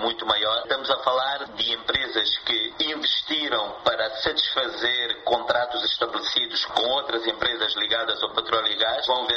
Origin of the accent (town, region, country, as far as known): Mozambique